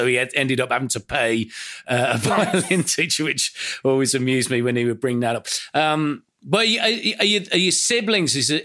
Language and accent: English; Birmingham, West Midlands, United Kingdom; born there; And the first house that we lived in when I was born was in Aston, you know, on the outskirts of Birmingham city centre, a few doors down from … birthplace.